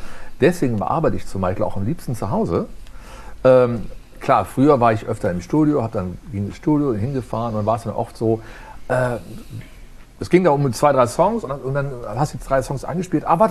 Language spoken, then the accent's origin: German; Aachen, North Rhine-Westphalia, Germany; ich komme aus dem Rheinland, aus Aachen und bin, habe da schon, ich sag mal, professionell Musik gemacht